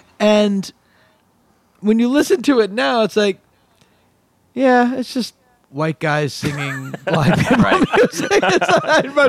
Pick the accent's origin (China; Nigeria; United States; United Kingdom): United States; Massachusetts